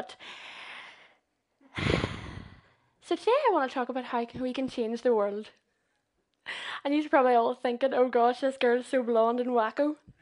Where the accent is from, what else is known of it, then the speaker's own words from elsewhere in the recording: Dromore, Northern Ireland, United Kingdom; I'm 20, and as John said, I'm from Dromore.